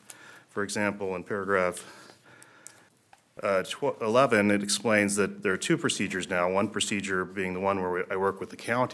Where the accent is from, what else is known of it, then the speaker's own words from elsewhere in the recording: Redwood Falls, Minnesota, United States; I grew up in Redwood Falls